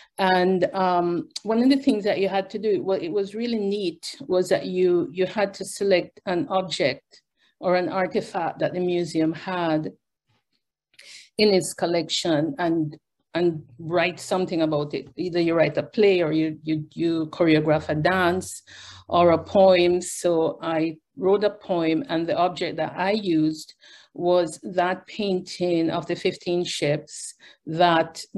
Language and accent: English; Jamaica; Originally, I'm Jamaican. I was born and raised in Jamaica. I do have some links to Sierra Leone. On my mother's side, we are descended from Trelawney Maroons.